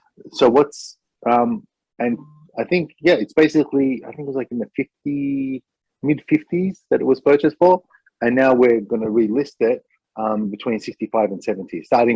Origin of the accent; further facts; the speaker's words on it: Australia; I mean, I'm Australian